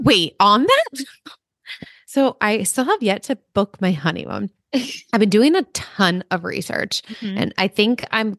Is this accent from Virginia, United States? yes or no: no; San Francisco, California, United States; Remember, I'm coming from San Francisco, California.